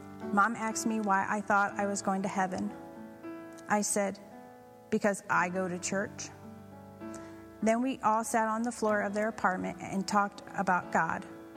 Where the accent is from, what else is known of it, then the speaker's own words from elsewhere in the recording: Philadelphia, Pennsylvania, United States; I grew up in Philly, and I have a mom and a dad and a brother.